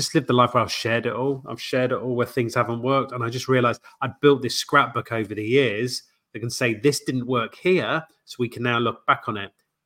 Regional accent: Poole, South West England, United Kingdom; I mean, I am from Poole. Poole is home.

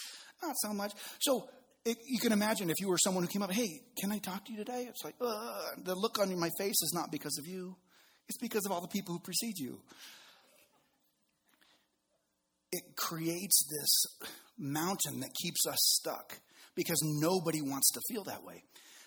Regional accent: Reno, Nevada, United States; I live in Reno as my hometown because in the 40s, it was one of the only places in the United States you could go and get a divorce in under 6 weeks or less.

